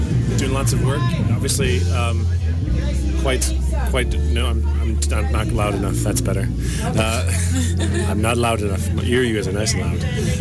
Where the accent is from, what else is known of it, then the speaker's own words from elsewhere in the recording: United States; It's because I'm American.